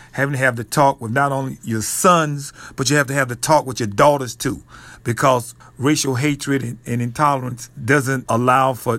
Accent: Mobile, Alabama, United States; I'm originally from Mobile, Alabama. I lived my childhood, early adult life in Mobile. Went to high school there.

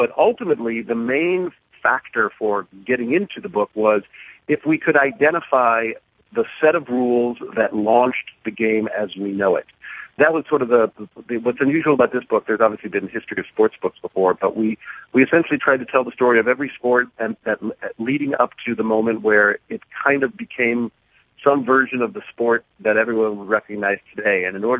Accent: St. Louis, Missouri, United States; I'm a big Cincinnati fan, even though I'm from St. Louis, so my Cardinals are mortal enemies of your Reds.

